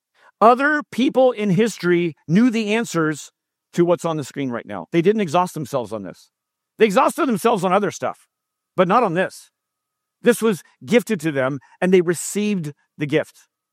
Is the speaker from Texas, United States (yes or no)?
no; San Jose, California, United States; I am born and raised in San Jose, and I still live here.